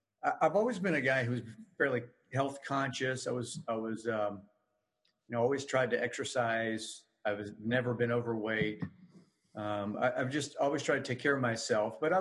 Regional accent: Florida, United States; now in South Carolina, United States; And when we moved to South Carolina, I'm from South Florida.

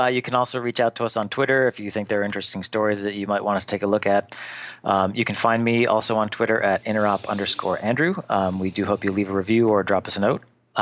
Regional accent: United States; Well, I am American.

